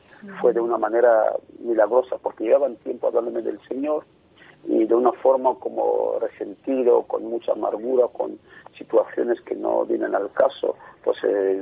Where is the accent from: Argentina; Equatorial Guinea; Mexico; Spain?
Equatorial Guinea; Annobón; Nosotros somos de Guinea Ecuatorial, como bien has dicho, un, concretamente de procedente de una pequeña isla al sur del país, que se llama Novón. Es una isla ahí recóndito, ahí guardado o escondido de una forma, pero que ahí vive mucha gente